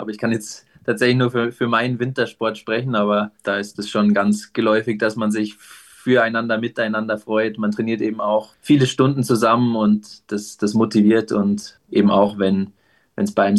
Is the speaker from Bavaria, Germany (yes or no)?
yes; Munich, Bavaria, Germany; ich komme eigentlich aus München, ist gar nicht so mittendrin in den Bergen, kann man sagen.